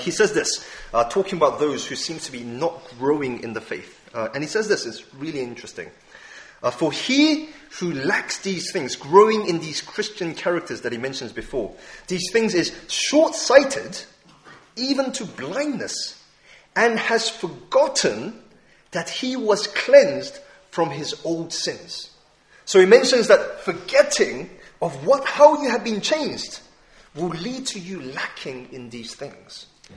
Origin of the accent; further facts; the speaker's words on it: London, United Kingdom; being a Korean immigrant when I was growing up in London.